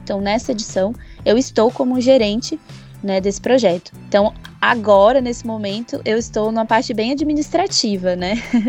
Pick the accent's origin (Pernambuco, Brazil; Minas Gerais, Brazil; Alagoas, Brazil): Pernambuco, Brazil; also born or lived in Curitiba; Então, eu sou uma pernambucana, né, que, nossa, já morei em muitos lugares e acabei caindo em Curitiba, e fui fazer faculdade lá.